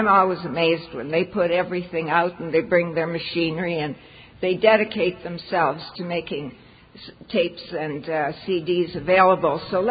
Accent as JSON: {"language": "English", "town": "Toronto", "region": "Ontario", "country": "Canada", "said": "I'm from Toronto"}